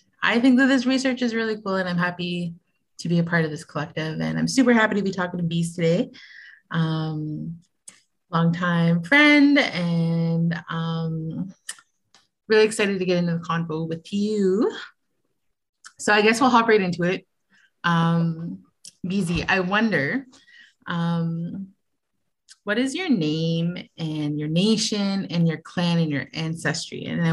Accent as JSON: {"language": "English", "town": "Garden River", "region": "Ontario", "country": "Canada", "lives_now": "Hamilton, Canada", "said": "I'm Anishinaabe Kwe from Garden River, Ontario, but I've been living in Hamilton the past 20 years of my life"}